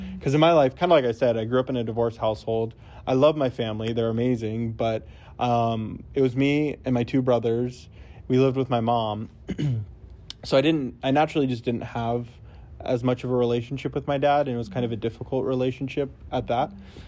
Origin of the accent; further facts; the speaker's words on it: California, United States; So I grew up in California, Central Valley.